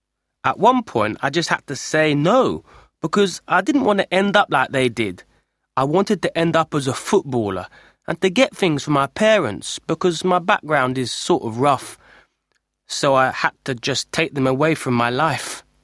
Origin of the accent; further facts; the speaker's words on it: England, United Kingdom; born there